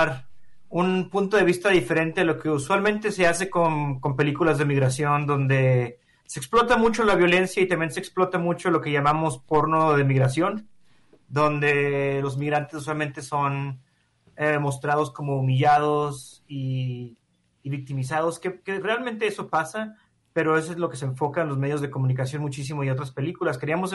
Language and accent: Spanish; Chihuahua, Mexico; yo soy de Chihuahua